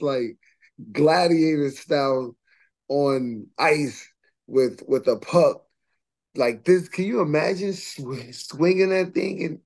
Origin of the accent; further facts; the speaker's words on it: New York, United States; Enjoying the playoffs here in New York, hometown, homegrown.